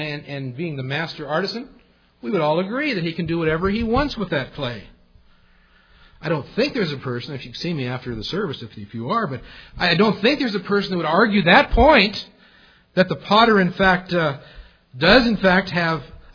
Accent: Wyoming, United States; Of course, we're from Wyoming where mountains are mountains.

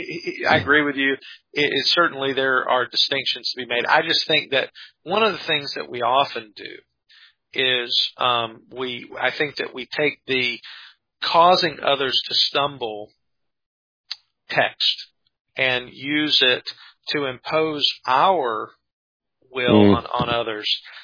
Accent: the South, United States; Well, that's because we're both from the South.

